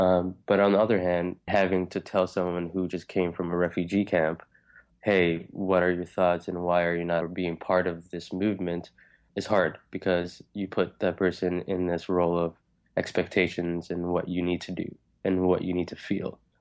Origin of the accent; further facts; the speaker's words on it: Minneapolis, Minnesota, United States; So the conversation was most times just having to explain that this is home, but I am from Minneapolis